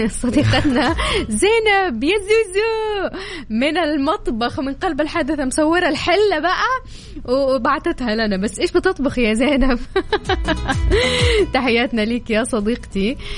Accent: Saudi Arabia; كان لما كنت عايشة هناك في الغربة كنا نجتمع إحنا الجيران تمانس على أنا سعودية على مصريين،

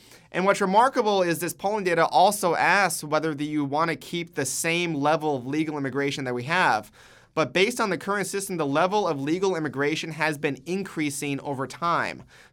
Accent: California, United States; California, you know, my home state

